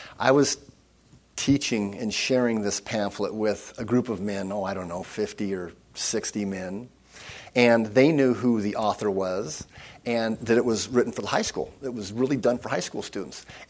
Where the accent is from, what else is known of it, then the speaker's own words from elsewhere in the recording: United States; I'm an American. And the other countries have other beliefs. But I was born here, and of course I'm a Christian.